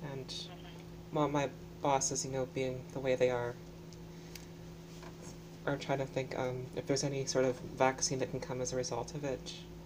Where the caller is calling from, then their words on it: Canada; I'm actually calling from Canada.